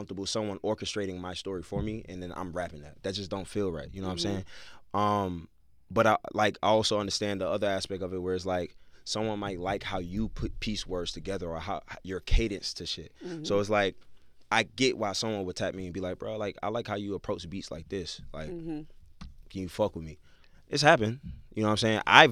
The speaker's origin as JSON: {"language": "English", "town": "Brooklyn", "region": "New York", "country": "United States", "said": "I come from Brownsville. That's one of the most dangerous cities in Brooklyn."}